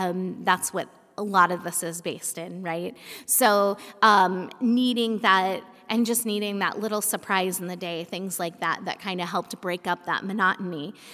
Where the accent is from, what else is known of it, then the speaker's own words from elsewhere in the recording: Kansas, United States; I grew up in Kansas, and so I've connected with friends in Kansas, and I've connected with friends from Milwaukee that I went to college